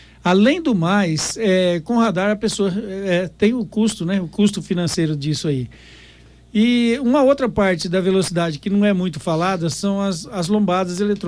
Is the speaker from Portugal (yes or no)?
no; Dourados, Mato Grosso do Sul, Brazil; parece que você não gosta de Dourados. Não, eu adoro, é minha terra, eu nasci aqui.